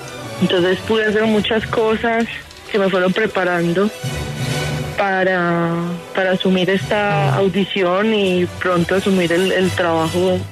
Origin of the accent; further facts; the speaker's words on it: La Unión, Antioquia, Colombia; Yo soy de La Unión, del oriente de Antioquia, uh-huh.